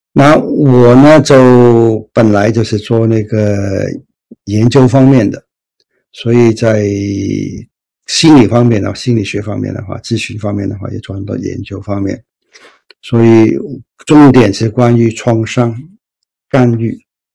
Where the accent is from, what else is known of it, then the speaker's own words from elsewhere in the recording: Hong Kong; moved away as an adult; now in United States; 我就68年从香港到美国，我在香港长大的。